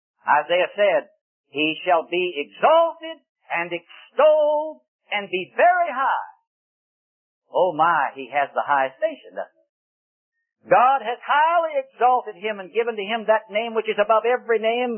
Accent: Richmond, Virginia, United States; in my hometown of Richmond, Virginia.

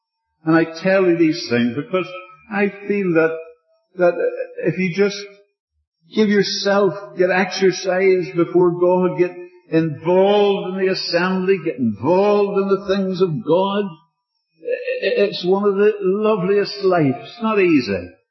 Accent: Northern Ireland, United Kingdom; now in United States; I suppose most of you know I come from Ulster.

